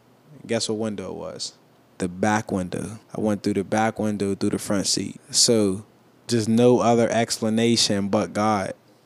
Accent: Homewood, Pennsylvania, United States; I grew up in Homewood. It was right in Florey Way.

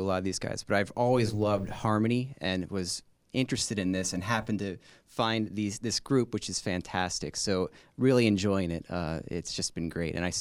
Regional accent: Ross Township, Pennsylvania, United States; I'm from Ross Township.

